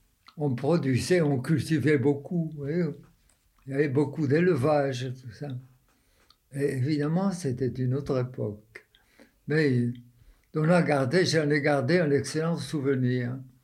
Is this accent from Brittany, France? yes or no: no; Marseille, Provence-Alpes-Côte d'Azur, France; born there; Je suis né à Marseille en 1920.